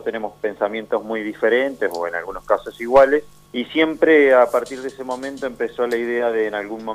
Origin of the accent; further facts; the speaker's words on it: Lago Puelo, Chubut, Argentina; also born or lived in La Plata; Yo soy nacido y criado acá en Lago Puelo. Después tuve la suerte de estudiar en la educación pública e irme a La Plata unos años, donde hice mi carrera profesional, y bueno, y regresar.